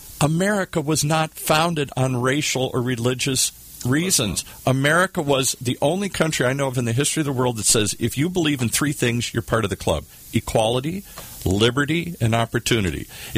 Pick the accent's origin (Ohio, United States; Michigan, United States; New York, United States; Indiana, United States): Michigan, United States; Detroit; In Detroit.